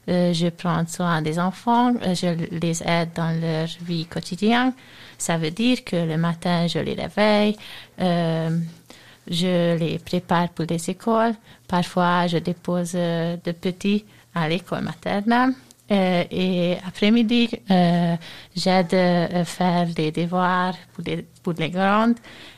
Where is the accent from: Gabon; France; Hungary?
Hungary; Budapest; French is a second language; Je viens de Budapest, la capitale de la Hongrie.